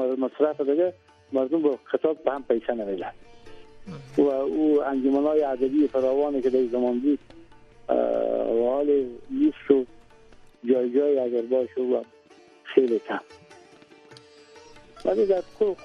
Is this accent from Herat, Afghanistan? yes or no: yes; Herat, Afghanistan; ما که از هرات بخاطر تحصیل گپا آمدم